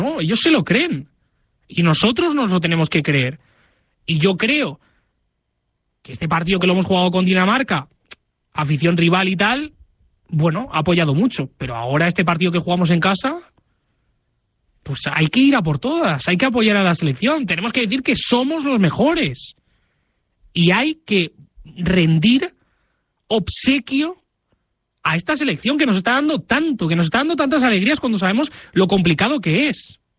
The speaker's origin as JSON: {"language": "Spanish", "country": "Spain", "said": "siendo españoles"}